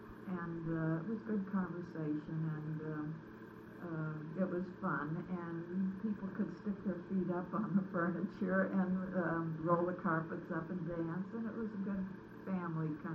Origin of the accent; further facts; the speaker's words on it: Beaver, Pennsylvania, United States; born there; I was born in Beaver, down the river, down the Ohio.